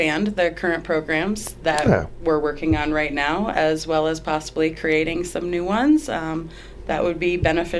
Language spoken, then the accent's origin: English; Marquette, Michigan, United States; moved away as an adult; now in Wisconsin Rapids, United States; I'm initially from Marquette, Michigan. Moved to Wisconsin Rapids about 12 years ago